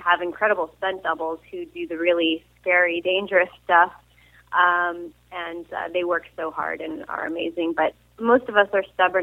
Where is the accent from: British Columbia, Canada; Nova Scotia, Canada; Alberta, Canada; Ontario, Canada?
Ontario, Canada; Toronto; I was, yes, in Canada.